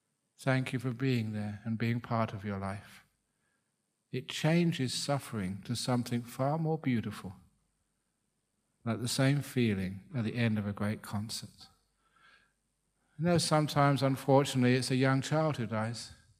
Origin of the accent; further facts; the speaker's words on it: London, United Kingdom; Remember, growing up in London, you saw so many amazing musicians.